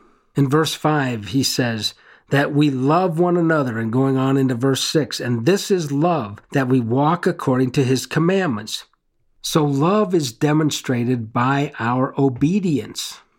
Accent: Denver, Colorado, United States; That's a little bit far from my hometown of Denver, Colorado.

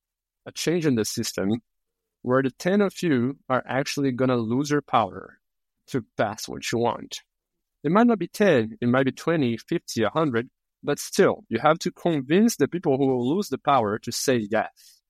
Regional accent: Brazil; I'm from Brazil.

